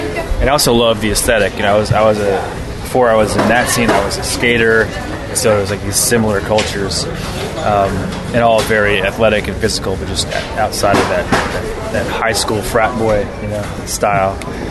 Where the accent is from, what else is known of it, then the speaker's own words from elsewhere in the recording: Virginia, United States; I grew up just outside Washington, D.C., in the suburbs of Virginia, and it was a big part of my youth.